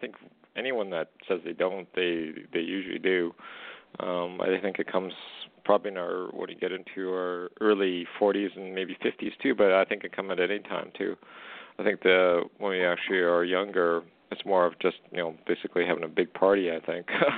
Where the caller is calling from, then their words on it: Canada; calling from Canada.